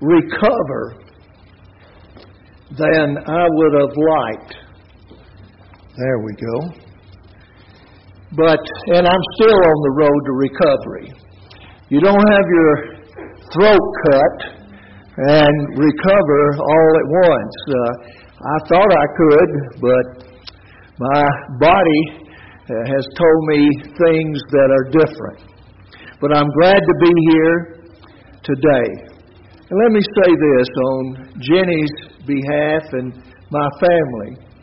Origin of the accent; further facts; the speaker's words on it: the South, United States; We grew up in the South, and we know this kind of feeling, and we have it here.